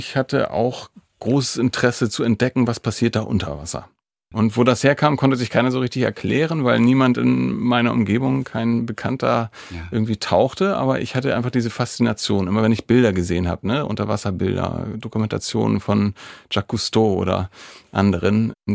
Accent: Hamburg, Germany; Ich komme ja aus Hamburg, wie gesagt

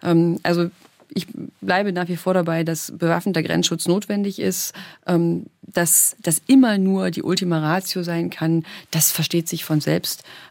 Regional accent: Germany; Gerade wenn man weiß, dass ich hinter dem Eisernen Vorhang groß geworden bin in der DDR

